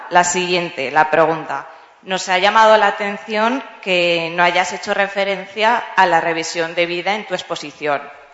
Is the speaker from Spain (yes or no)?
yes; Zaragoza, Aragon, Spain; Voy a hacerte dos cuestiones que hemos hablado aquí algunos de Zaragoza.